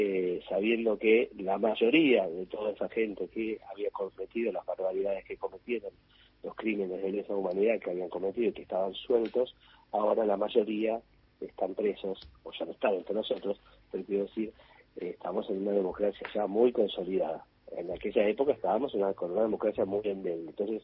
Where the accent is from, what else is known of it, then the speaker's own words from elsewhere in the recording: La Plata, Buenos Aires Province, Argentina; siendo platense tenía como esa ventaja de saber el hecho